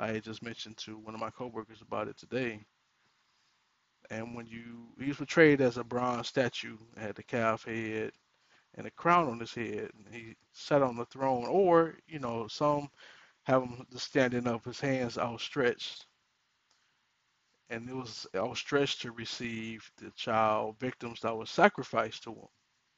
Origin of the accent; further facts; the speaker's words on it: Ohio, United States; Back in my hometown of Ohio, in Cincinnati, I'm not from Cincinnati